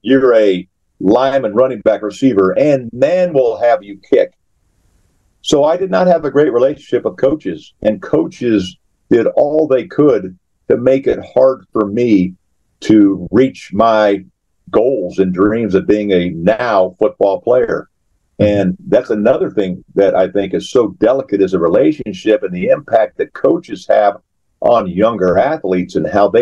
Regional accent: Dallas, Texas, United States; also born or lived in Houston; I was a soccer player in Texas, in Dallas, and I moved from Dallas to Houston, where back in the late 70s, early 80s, they did not have organized soccer all through Texas.

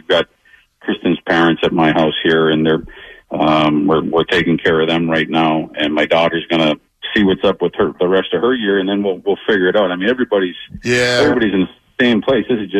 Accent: Massachusetts, United States; Like, I'm just a blue collar family and blue collar kid from Massachusetts, and I loved the idea of going to Philadelphia

